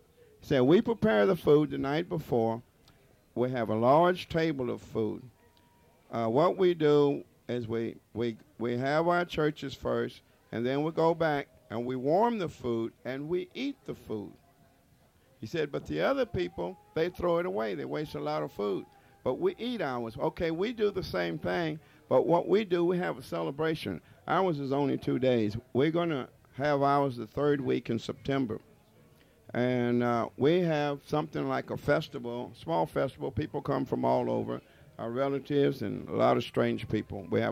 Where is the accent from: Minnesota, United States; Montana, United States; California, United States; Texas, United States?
Texas, United States; Brackettville; also born or lived in Del Rio; I'm from Del Rio, Texas. It's down on the border, 150 miles west of San Antonio, Highway 90, on your way to El Paso.